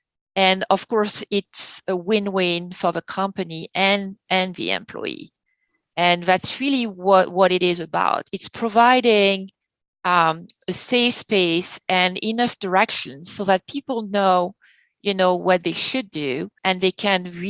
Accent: France; And, you know, as I'm from France, I never went to school in the US.

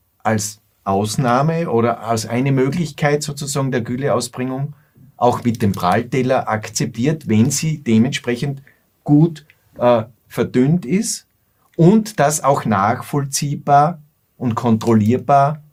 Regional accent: Austria; Gut, warum verursacht das alles in Deutschland, bei uns in Österreich, Aufregung?

